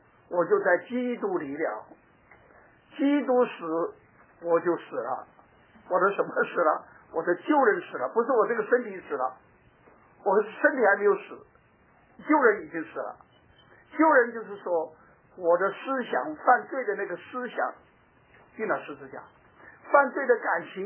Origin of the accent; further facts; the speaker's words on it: South China, China; now in Canada; 但是我们像从大陆或从南方来的，我习惯吃什么？米饭。